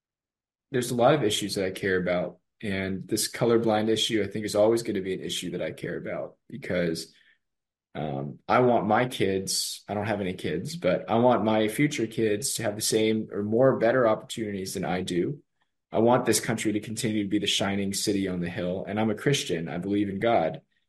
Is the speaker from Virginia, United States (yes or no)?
yes; Richmond, Virginia, United States; also born or lived in Rockville, Maryland / Princeton, New Jersey; I was born in Rockville, Maryland, to Chinese immigrant parents, raised in Richmond, Virginia, and then moved to Princeton, New Jersey.